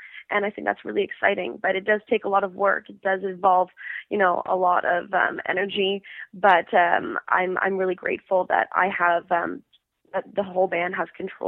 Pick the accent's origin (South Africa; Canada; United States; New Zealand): Canada; Ottawa, Ontario; I grew up in Ottawa